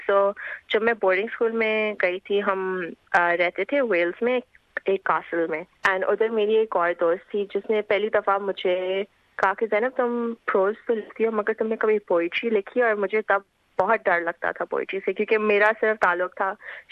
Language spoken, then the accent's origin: Urdu; Lahore, Punjab, Pakistan; also born or lived in England / United States; now in Perth, Australia; میں پاکستان سے ہوں اوریجنلی, لاہور سے, اور پچھلے 2 سالوں سے میں پرتھ میں رہ رہی ہوں.